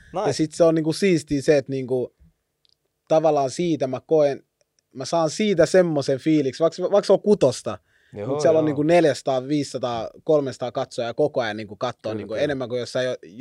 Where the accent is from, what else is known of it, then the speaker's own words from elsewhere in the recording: Helsinki, Uusimaa, Finland; kun mä kasvan just niin kuin mä kasvoin Roihuvuoressa, niin mulla oli paljon niin kuin lapsuuden kavereita, jotka asuivat Herttoniemessä.